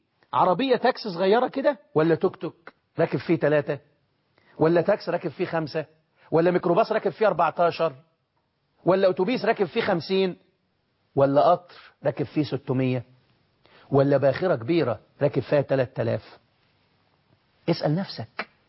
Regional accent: Egypt

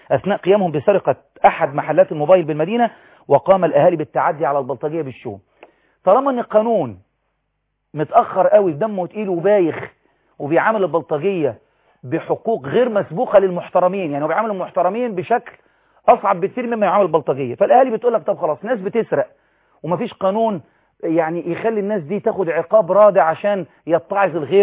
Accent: Egypt; احنا كشعب مصري

